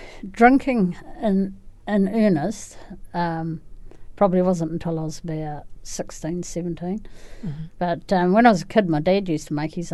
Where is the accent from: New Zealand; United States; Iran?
New Zealand; Christchurch, Canterbury; now in Rolleston, New Zealand; I'm from Christchurch. I was born in Christchurch. I actually live out at around Rolleston in West Melton now.